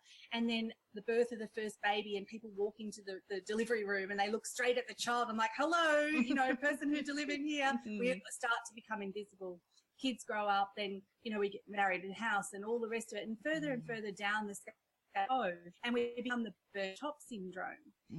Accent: India; born there; accent: Indian; I'm Indian by birth and I've got my whole my childhood story, which again, we won't have time for, but you know, when I'm on stage and I crack into my Indian accent

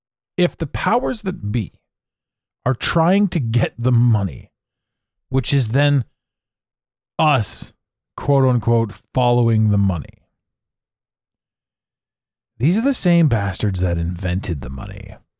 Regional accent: Canada; I wanted to talk a little bit about a boot because we're Canadian.

